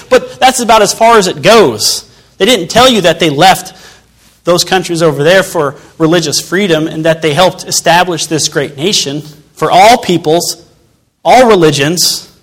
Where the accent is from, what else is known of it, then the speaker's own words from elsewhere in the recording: United States; I'm American, and I praise the Lord for it.